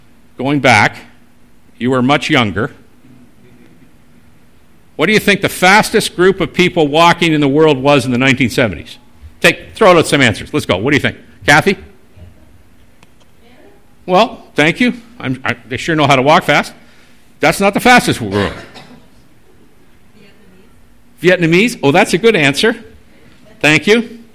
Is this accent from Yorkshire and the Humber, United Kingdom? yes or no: no; Northern Ireland, United Kingdom; I'm Northern Irish.